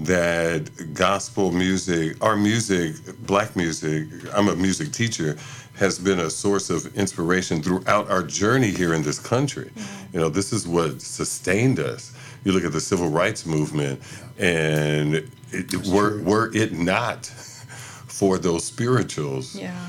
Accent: Chicago, Illinois, United States; So I'm originally from Chicago.

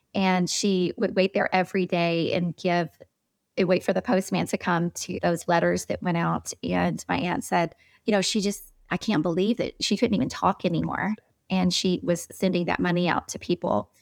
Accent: Louisville, Kentucky, United States; Growing up in Louisville, Kentucky was a huge blessing in my life and has definitely molded me into the servant that I am today for the Lord.

